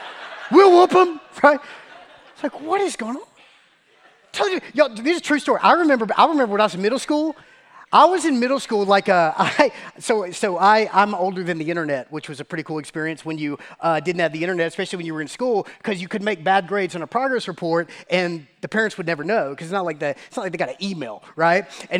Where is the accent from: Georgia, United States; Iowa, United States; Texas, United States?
Georgia, United States; Macon; That ain't what I grew up with. I'm from Macon, man.